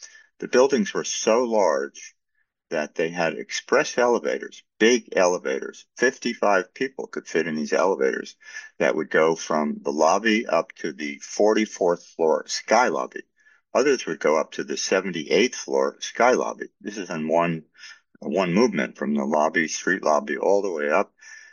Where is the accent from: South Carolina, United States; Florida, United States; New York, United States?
New York, United States; You know, I'm a New Yorker, and you hear something like that.